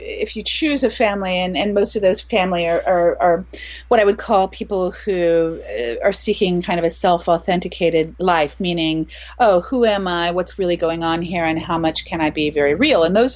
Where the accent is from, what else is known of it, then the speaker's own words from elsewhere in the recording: Indianapolis, Indiana, United States; also born or lived in Chicago; Well, I was born in Hendricks County, Indiana, and raised in Indianapolis, Indiana.